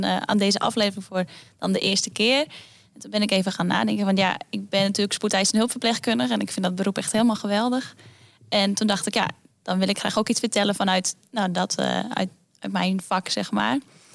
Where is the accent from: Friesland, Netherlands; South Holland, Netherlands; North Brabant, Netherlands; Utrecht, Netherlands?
Friesland, Netherlands; accent: Frisian; Als echte Friesin, inderdaad.